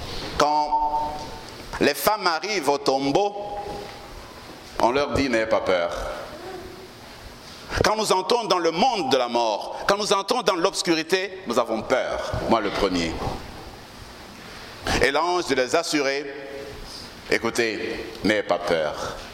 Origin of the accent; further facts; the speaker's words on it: Lubumbashi, Haut-Katanga, DR Congo; nous étions trois à être ordonnés dans ma ville natale, Lubumbashi.